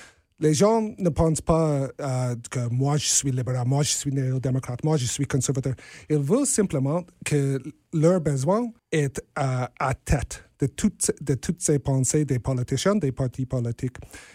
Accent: Saskatchewan, Canada; now in Winnipeg, Canada; J'ai grandi dans la Saskatchewan, évidemment, mais j'ai déménagé à Winnipeg en 2008.

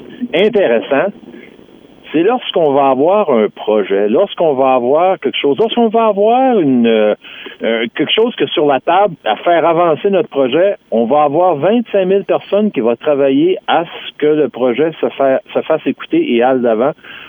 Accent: Kedgwick, New Brunswick, Canada; venir directement chez nous à Kedgwick et s'asseoir avec les gens d'affaires

